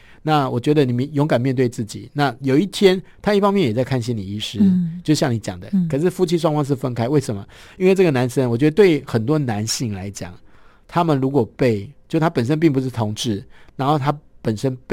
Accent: Taiwan; 他是中间一位是我们台湾人啊

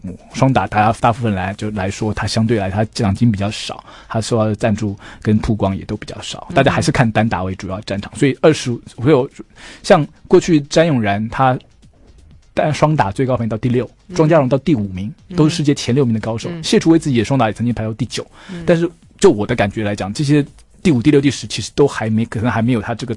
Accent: Taiwan; 相对于台湾奥运没有棒球，我们台湾人还是在看棒球，还是在打棒球

